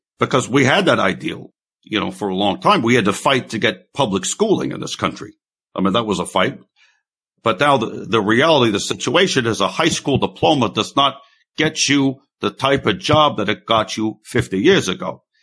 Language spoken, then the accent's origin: English; Brooklyn, New York, United States; Oh, that's fine. I'm from Brooklyn. I've heard it all before.